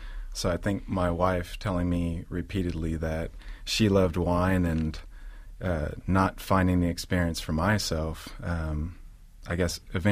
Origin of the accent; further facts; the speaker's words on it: Hayward, California, United States; also born or lived in Berkeley / Oakland / Castro Valley; So I grew up largely in Hayward, but you know, I'm born in Berkeley and lived in Oakland and Castro Valley and moved all over the East Bay.